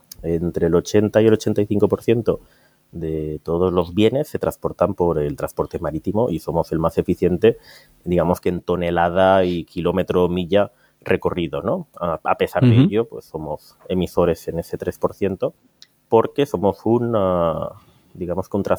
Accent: Valencia, Valencian Community, Spain; venimos a Valencia, que es mi tierra

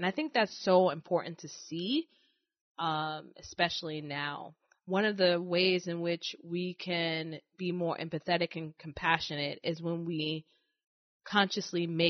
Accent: New York City, New York, United States; She's from the Midwest, and I'm from New York City.

